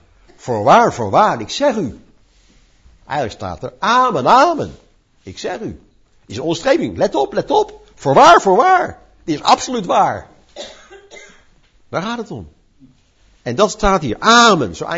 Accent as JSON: {"language": "Dutch", "country": "Netherlands", "said": "Kunnen toch als Nederlanders niet zeggen, dat uit ons de Christus geboren is"}